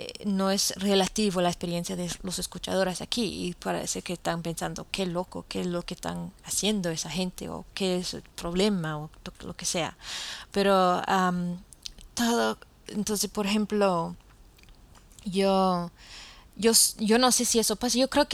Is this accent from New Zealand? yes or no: yes; New Zealand; Spanish is a second language; especialmente en mi país Nueva Zelanda que la gente no me gusta, no me conviene a mí, porque yo siento diferente ya porque yo he vivido entre los dominicanos